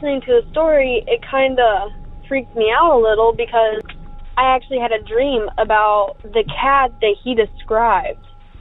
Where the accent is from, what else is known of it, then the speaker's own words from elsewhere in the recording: United States; I grew up around Lake Texoma.